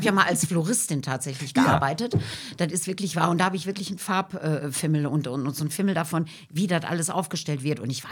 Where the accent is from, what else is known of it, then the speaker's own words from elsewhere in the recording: Dinslaken, North Rhine-Westphalia, Germany; Ja, ich komme aus Dienstlaken. Also eigentlich ist ja Dienstlaken noch Niederrhein oder zählt zum Niederrhein